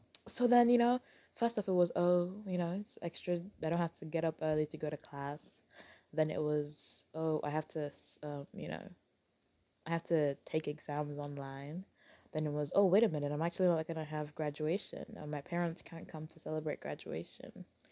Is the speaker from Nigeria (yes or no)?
yes; Lagos, Nigeria; I'm from Lagos.